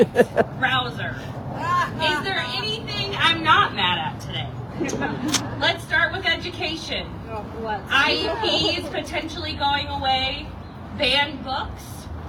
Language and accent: English; Minnesota, United States; You guys, I'm from Minnesota. I moved here.